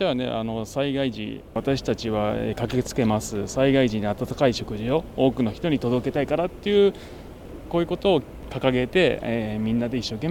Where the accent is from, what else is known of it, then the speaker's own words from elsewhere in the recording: Fujisawa, Kanagawa, Japan; 自分も子供の頃から藤沢育ちなんでね、やっぱり何か少しでも藤沢のためにねできたらいいなっていう思いはあります。